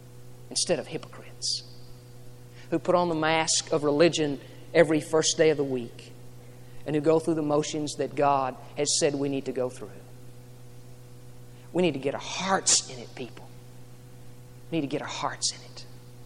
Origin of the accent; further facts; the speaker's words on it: Texas, United States; but I grew up in South Texas, and I want to tell you something.